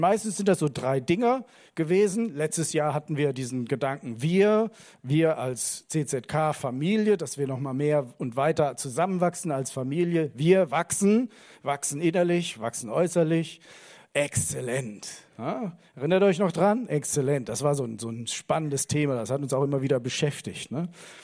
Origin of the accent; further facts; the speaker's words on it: Koblenz, Rhineland-Palatinate, Germany; Ich bin zwar in Koblenz aufgewachsen, aber ich bin schon zigmal in Koblenz, innerhalb von Koblenz, weiß gar nicht, wie oft ich in Koblenz schon umgezogen bin. 5, 6 Mal mindestens, wenn nicht noch mehr. Dann außerhalb von Koblenz, dann wieder zurück nach Koblenz.